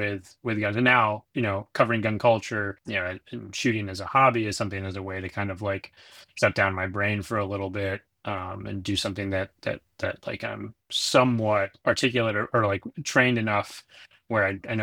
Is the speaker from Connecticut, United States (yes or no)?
yes; Connecticut, United States; I thought, like, I grew up in Connecticut, I thought it was kind of an edgy thing to, like, know how to shoot.